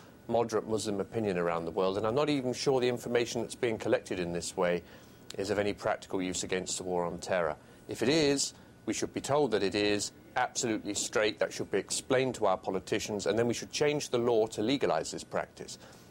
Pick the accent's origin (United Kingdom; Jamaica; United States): United Kingdom; I'm a British Conservative MP.